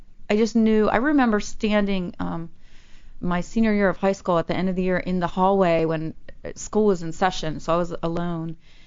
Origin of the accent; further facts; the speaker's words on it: East Liverpool, Ohio, United States; now in Los Angeles, United States; A little town called East Liverpool.